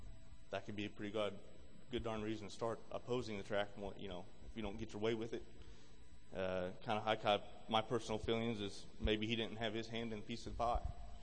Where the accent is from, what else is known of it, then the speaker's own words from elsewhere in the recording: Kimberling City, Missouri, United States; Growing up in Kimberling City, I remember having a 2.5 hour drive from Kimberling City to Branson to go to work as a 16-year-old teenager.